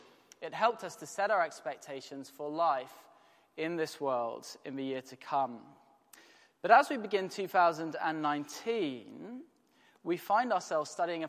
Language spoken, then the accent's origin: English; York, Yorkshire and the Humber, United Kingdom; I remember once the Queen came to my hometown of York, and of course there was much excitement